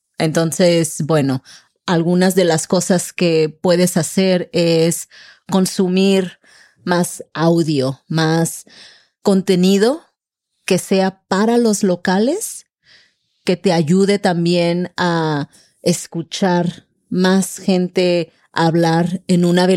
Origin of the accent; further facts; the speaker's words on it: Colima, Mexico; y yo soy de Colima, de la costa del Pacífico.